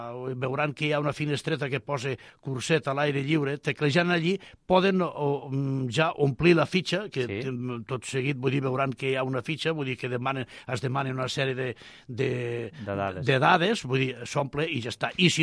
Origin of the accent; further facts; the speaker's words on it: Sant Cugat del Vallès, Catalonia, Spain; jo a més al meu poble, vull dir... Llavors, Sant Cugat no és per desmereixer cap més això